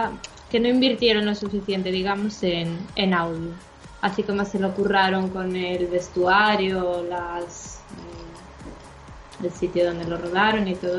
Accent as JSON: {"language": "Spanish", "region": "Galicia", "country": "Spain", "accent": "Galician", "said": "yo tendré mi propio acento, como buena gallega que soy."}